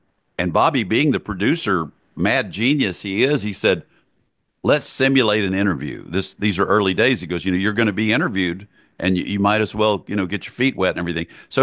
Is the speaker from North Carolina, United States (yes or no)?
no; Hattiesburg, Mississippi, United States; who I grew up with in Hattiesburg, Mississippi, who had a lot to do with my music career and my life.